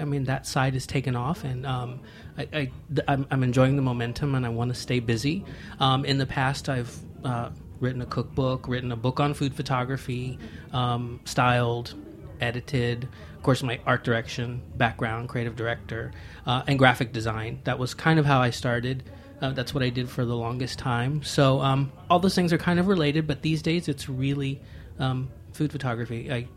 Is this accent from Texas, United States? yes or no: yes; Galveston, Texas, United States; I grew up in Galveston, Texas, of all places, but please don't fault me for that.